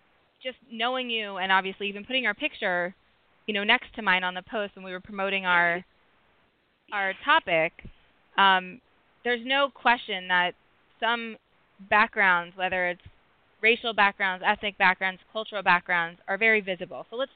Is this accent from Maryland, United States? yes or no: yes; Rockville, Maryland, United States; So I am definitely a suburban girl. I grew up in Rockville, Maryland, which has become almost like a mini city, although it was definitely more of a suburb when I was there.